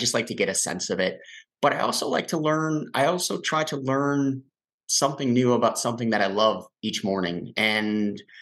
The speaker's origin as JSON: {"language": "English", "region": "Minnesota", "country": "United States", "said": "my wife and I went to Sweden and Norway, and that's my cultural heritage. I mean, I'm from Minnesota. I mean, I'm very Minnesotan. You probably that comes through very often. Sometimes with my accent, it comes through."}